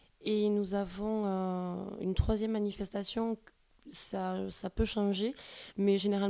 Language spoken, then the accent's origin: French; Saint-Soulan, Occitanie, France; vu que je suis native aussi de Saint-Soulan, pour représenter ce village